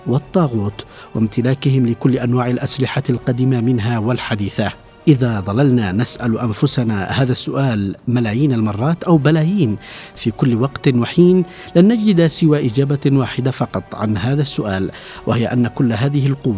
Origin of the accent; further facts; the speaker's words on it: Yemen; أن تجتمع كل القوى الوطنية في بلدنا اليمن